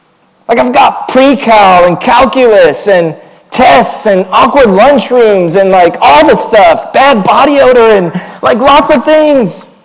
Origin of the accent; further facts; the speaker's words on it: San Antonio, Texas, United States; I'm from San Antonio. And I love the Spurs.